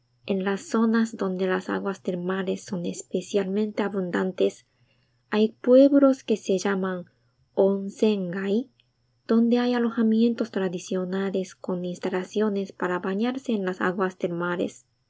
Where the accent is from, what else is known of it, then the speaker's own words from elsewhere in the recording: Japan; first language Japanese; Spanish is a second language; Soy japonesa e intérprete de español.